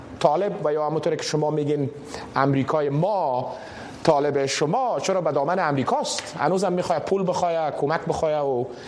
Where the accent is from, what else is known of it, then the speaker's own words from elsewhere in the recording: Afghanistan; منم افغان هستم.